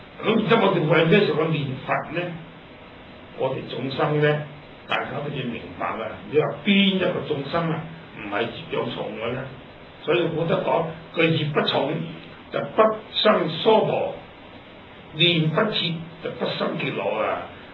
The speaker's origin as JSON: {"language": "Cantonese", "country": "China", "said": "呢、這個念字咧我哋中國人做字真係好聰明嘅"}